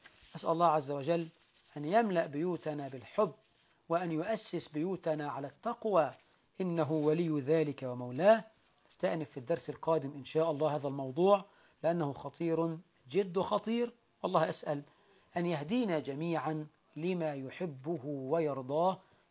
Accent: Egypt; عندنا في مصر

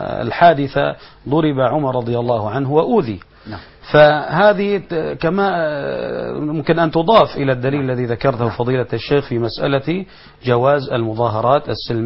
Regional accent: Syria; أنا أقول كسوري

